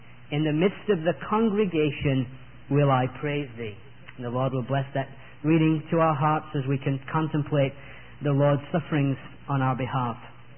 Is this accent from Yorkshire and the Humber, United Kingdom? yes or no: yes; Yorkshire and the Humber, United Kingdom; accent: Yorkshire; I'm not sure that with my Yorkshire accent I'm going to pronounce this correctly